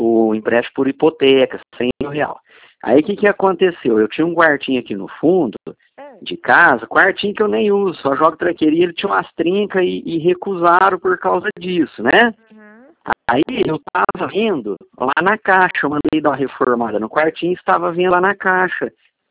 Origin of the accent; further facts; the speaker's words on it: Barretos, São Paulo, Brazil; Aí eu fui aqui em Barretos, que eu sou de Barretos, né?